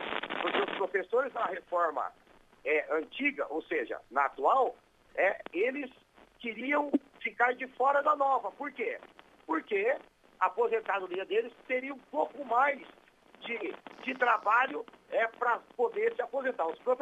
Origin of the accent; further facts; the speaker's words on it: Londrina, Paraná, Brazil; eu sou oriundo de Londrina, região norte paranaense